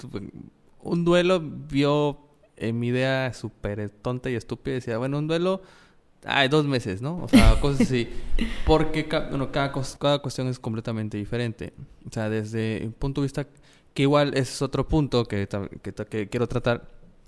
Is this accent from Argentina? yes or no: no; Mexico; siendo mexicanos y teniendo esta parte muy arraigada con la muerte